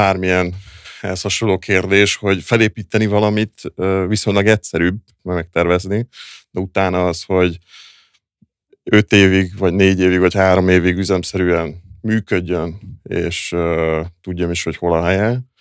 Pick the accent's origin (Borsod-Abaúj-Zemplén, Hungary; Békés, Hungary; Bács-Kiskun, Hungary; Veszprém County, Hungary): Veszprém County, Hungary; Veszprém; born there; én Veszprémben is születtem, igaz volt egy 3-4 éves kitérőm Budapesten, még fénykoromban, ha mondhatok ilyet. És aztán 2018 magassággal visszaköltöztem Veszprémbe, mert értékeltem azt a nyugalmat